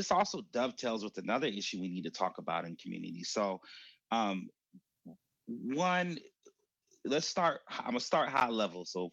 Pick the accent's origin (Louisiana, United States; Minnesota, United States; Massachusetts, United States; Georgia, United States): Minnesota, United States; Minneapolis; like I come from South Minneapolis, grew up South Minneapolis, spent a lot of time on the North Side.